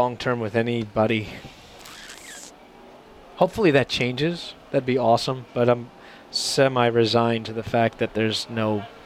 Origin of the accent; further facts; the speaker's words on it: New York, United States; Growing up on Long Island, you can't not like Seinfeld.